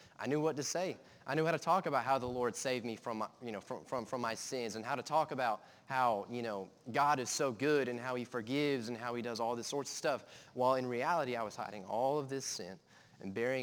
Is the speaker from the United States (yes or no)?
yes; Fredericksburg, Texas, United States; born there; I was born in Fredericksburg, Texas, a small little town.